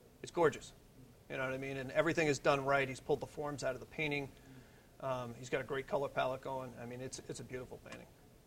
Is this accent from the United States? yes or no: yes; Middletown, New York, United States; born there; I was born in Middletown, New York.